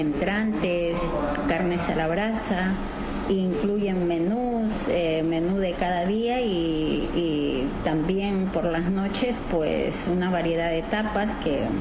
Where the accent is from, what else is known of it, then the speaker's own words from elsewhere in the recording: Peru; vamos poniendo platos de mi país, que soy de Perú